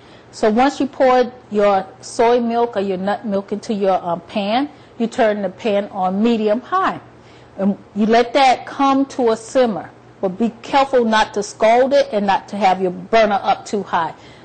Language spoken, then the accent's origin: English; North Carolina, United States; And I'm from the South, so I've always loved cake. And my mother, I'm from North Carolina, and she was well known for her pound cakes.